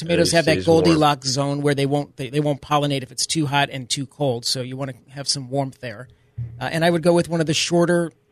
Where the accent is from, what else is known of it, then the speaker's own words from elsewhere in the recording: New York, United States; accent: New York; My New York accent, my cauliflower.